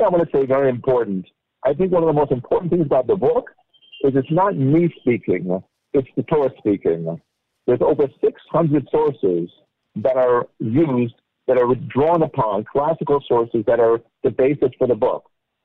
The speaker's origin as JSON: {"language": "English", "town": "Los Angeles", "region": "California", "country": "United States", "tie": "born or raised there", "said": "I grew up in Los Angeles. I knew I was Jewish."}